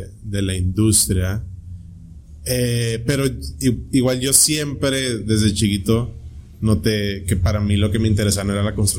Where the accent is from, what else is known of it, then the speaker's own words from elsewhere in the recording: Tijuana, Baja California, Mexico; also born or lived in United States; Y pues yo nací en Estados Unidos. Tú sabes, como mucha gente aquí que tiene el privilegio de eso, que crecí en Tijuana, fui a la escuela acá.